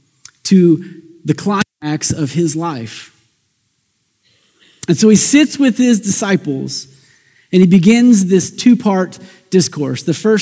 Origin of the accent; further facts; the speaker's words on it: Kansas City, Missouri, United States; That's where I'm born and raised, and my wife is born and raised on the Kansas side. I'm on the Missouri side